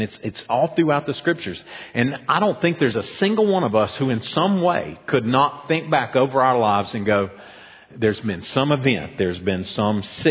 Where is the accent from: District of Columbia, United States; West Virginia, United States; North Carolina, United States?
North Carolina, United States; Boone; I was born in Boone, raised in the mountains. I have mountain legs, not sea legs.